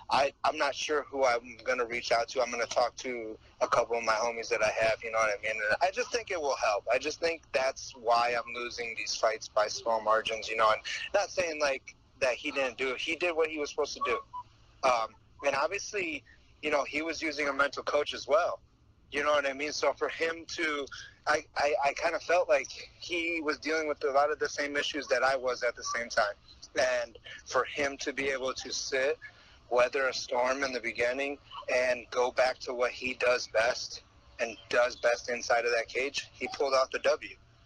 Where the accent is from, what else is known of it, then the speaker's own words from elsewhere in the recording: Toledo, Ohio, United States; I grew up in Toledo, Ohio. You can look at me and see the lifestyle that I used to live.